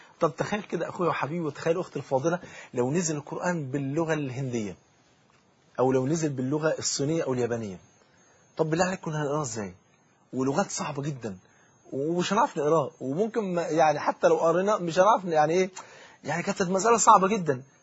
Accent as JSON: {"language": "Arabic", "country": "Egypt", "said": "انا كرجل مصري"}